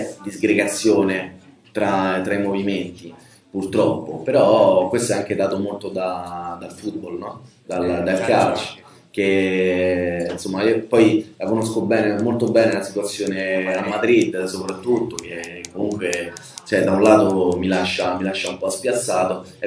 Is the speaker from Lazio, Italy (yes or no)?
yes; Rome, Lazio, Italy; io vengo da Roma